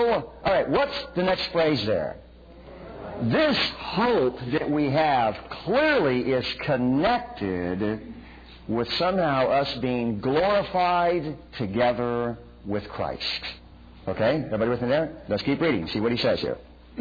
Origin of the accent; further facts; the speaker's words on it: the South, United States; I'm a Southerner, I reckon it, maybe it's so type thing.